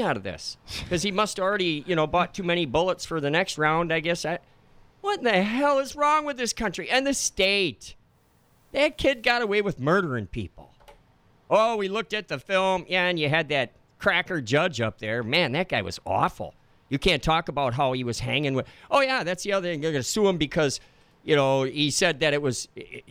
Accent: Madison, United States; born there; 1961, I was born in Madison.

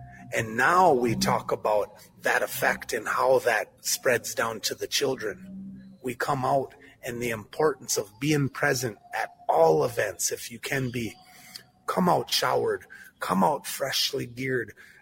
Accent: Minneapolis, Minnesota, United States; but the fact of the matter is I am from Minneapolis. I was here as a young man. I was just a young boy, and this stuff wasn't around.

